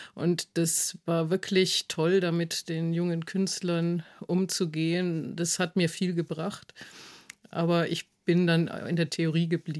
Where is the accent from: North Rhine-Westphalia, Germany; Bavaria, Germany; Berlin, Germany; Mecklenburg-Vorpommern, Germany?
Bavaria, Germany; Erlangen; also born or lived in Munich / Vienna; now in Nuremberg, Germany; Das sage ich immer, meine Heimat ist eigentlich Erlangen, obwohl ich jetzt schon länger in Nürnberg lebe. Auch ich war auch in München und in Wien. Aber da, wo ich aufgewachsen bin, ist meine Heimat.